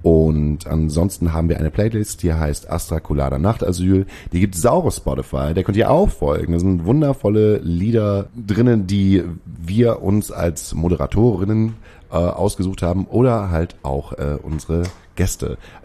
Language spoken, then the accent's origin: German; Baden-Württemberg, Germany; so als Schwäbin traurig.